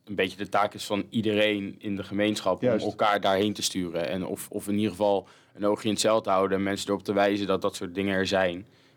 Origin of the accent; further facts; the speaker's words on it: Roosendaal, North Brabant, Netherlands; born there; Ja, ik ben geboren in Roosendaal.